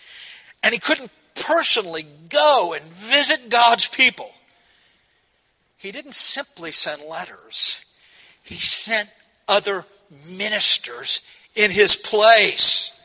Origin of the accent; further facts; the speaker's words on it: the South, United States; I'm from the South, and people used to just drop by. I don't think you ever dropped by up here, but we did down there.